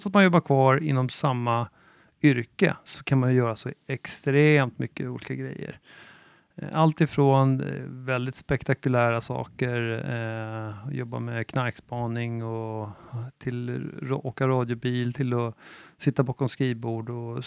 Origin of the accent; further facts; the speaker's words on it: Åkersberga, Stockholm County, Sweden; born there; jag är 58 bast. Jag är född i Åkersberga från mina föräldrar.